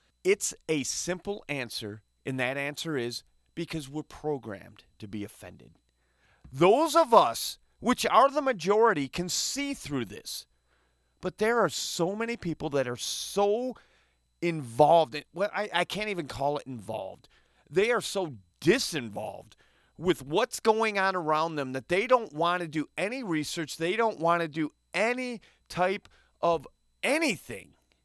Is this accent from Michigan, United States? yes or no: yes; Saginaw Township, Michigan, United States; I grew up in a predominantly white neighborhood, a white city. I grew up in Saginaw Township, Michigan.